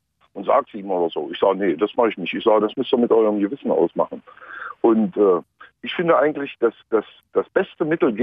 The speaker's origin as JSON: {"language": "German", "country": "Germany", "tie": "born there", "said": "Geboren wurde ich in der DDR."}